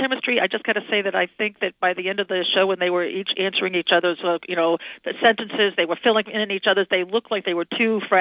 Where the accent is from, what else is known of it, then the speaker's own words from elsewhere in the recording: Massachusetts, United States; having been a liberal Republican governor of Massachusetts, my home state